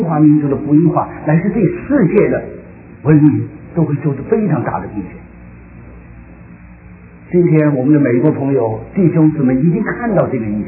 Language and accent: Chinese; China